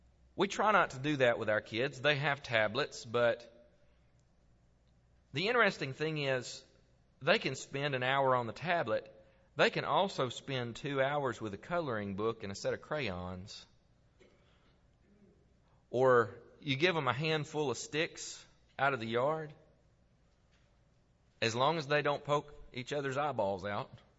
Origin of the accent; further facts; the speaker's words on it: Tennessee, United States; now in Niota, United States; I grew up in West Tennessee. And it's flat.